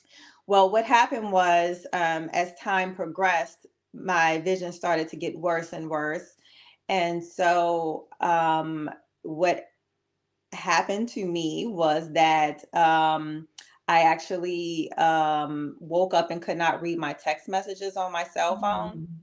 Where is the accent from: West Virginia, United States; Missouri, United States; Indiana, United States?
Indiana, United States; Gary; moved away as an adult; now in Houston, United States; I'm from Gary, Indiana, born and raised. I now live in Houston, Texas. I've been here about 12 years.